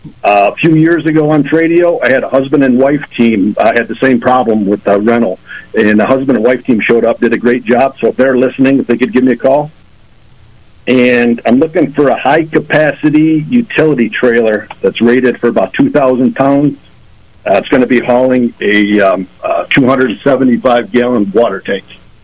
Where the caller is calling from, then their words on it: Mount Morris, New York, United States; Calling from Mount Morris?